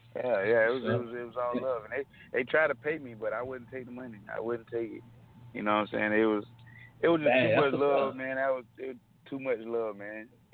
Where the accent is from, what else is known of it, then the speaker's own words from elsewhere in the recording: South Carolina, United States; I'm from South Carolina, you know what I'm saying? Home of the nothing, you know what I mean? Just a big ass place where everybody know everybody.